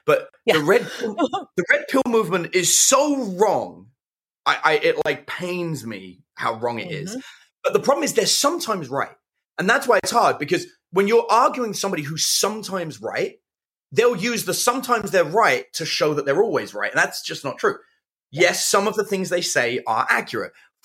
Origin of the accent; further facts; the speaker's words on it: London, United Kingdom; accent: Cockney; I grew up in East side of London. So East London, I'm a Cockney. My accent has been masked. So again, that's a mask, because most Americans can't understand my natural accent. So I've learned this accent as an alternate version.